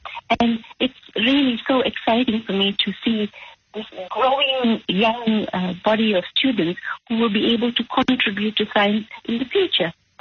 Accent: South Africa; because I grew up in South Africa, and I only came into science by quite an accident.

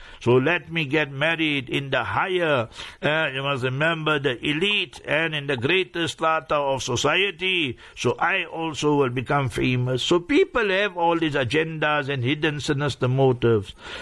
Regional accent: India; So all this year, you see, we Indians, we came from where?

